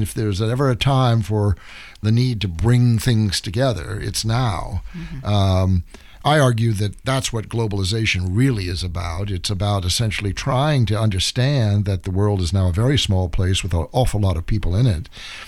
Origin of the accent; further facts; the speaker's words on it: St. Louis, Missouri, United States; born there; Well, I was born in St. Louis, which is about as far away from the ocean as you can get in any direction. I never saw the ocean until I was 18 or 19.